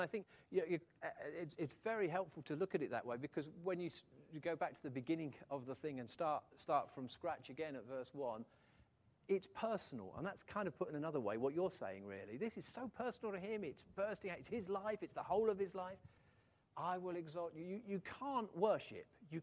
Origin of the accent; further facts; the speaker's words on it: England, United Kingdom; We are not generally, being very English, very British about these things, terribly good at these sort of effusive demonstrations of love and worship.